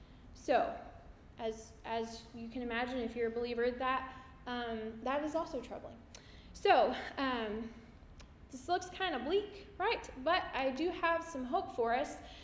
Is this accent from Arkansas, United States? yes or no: yes; Fayetteville, Arkansas, United States; But something that I do want to share with you is that I grew up in Fayetteville, and I went to the University of Arkansas as a student.